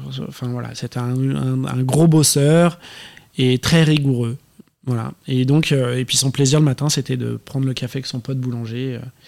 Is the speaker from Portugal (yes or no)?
no; Paris, Île-de-France, France; born there; parce que mon père était d'origine bretonne. Et dans la génération avant, ma grand-mère aussi. Mais moi, je suis né à Paris.